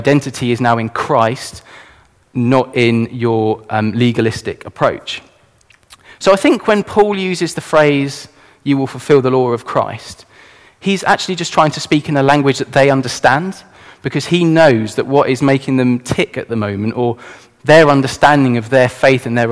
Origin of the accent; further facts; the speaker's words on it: United Kingdom; And ironically, as British culture, that's something we're awful at.